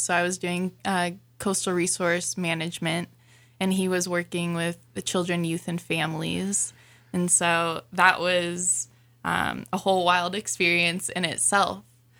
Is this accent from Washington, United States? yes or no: yes; Kirkland, Washington, United States; I was born and raised in Kirkland, Washington, just a suburb of Seattle.